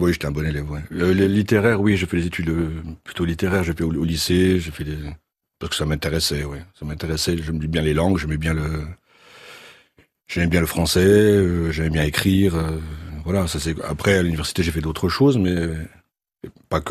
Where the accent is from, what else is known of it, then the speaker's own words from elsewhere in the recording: Ajaccio, Corsica, France; also born or lived in Fontainebleau, France / Avon, France; Je suis né à Ajaccio. J'ai vécu, petit jusqu'à l'âge de 6 ans, j'ai vécu en Corse, puis à Ajaccio, et après, pendant quelques années sur le continent, comme plein de gens, dans la région parisienne, à Fontainebleau. À Avon, précisément